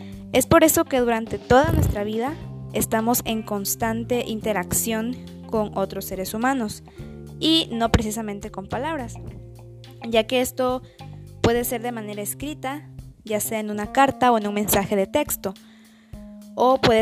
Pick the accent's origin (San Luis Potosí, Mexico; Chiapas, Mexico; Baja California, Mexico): Chiapas, Mexico; Tapachula; estudio la carrera de Ciencias y Técnicas de la Comunicación y soy de Tapachula, Chiapas.